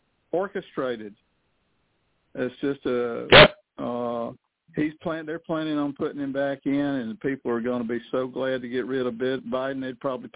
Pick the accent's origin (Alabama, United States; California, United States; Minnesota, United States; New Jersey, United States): Alabama, United States